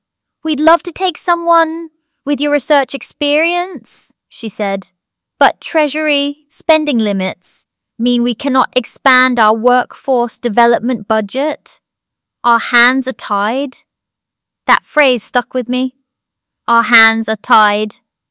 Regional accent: Stroud, South West England, United Kingdom; I grew up in Stroud, but came to Cheltenham for university, studying biochemistry at the University of Gloucestershire.

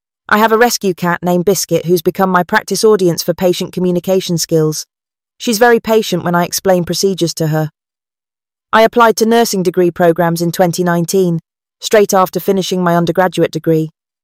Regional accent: Southall, London, United Kingdom; I'm 28, and I live in Ealing Central and Acton. I grew up in Southall in a family of teachers

